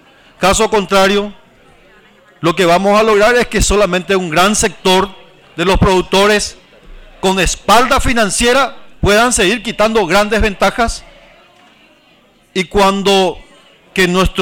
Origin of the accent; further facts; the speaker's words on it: Caaguazú, Paraguay; porque provengo de las campiñas. Provengo del departamento de Caaguazú, un departamento altamente productivo, uno de los departamentos considerados con la mayor diversificación en materia de producción agrícola.